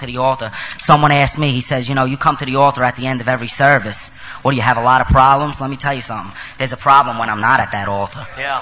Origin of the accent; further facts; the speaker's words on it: Brooklyn, New York, United States; I come from Brooklyn, New York, an Italian neighborhood.